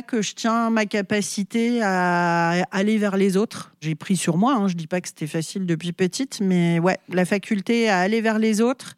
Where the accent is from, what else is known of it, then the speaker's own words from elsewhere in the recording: Saint-Nazaire, Pays de la Loire, France; born there; je suis née à Saint-Nazaire, donc c'est à 60 km environ de Nantes, au bord de la mer. C'est l'estuaire de la Loire.